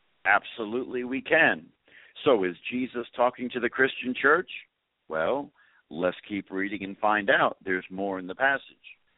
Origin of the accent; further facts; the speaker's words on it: New Jersey, United States; And I know that because I'm from New Jersey, I speak rather quickly, so I'll try and slow it down just a tad.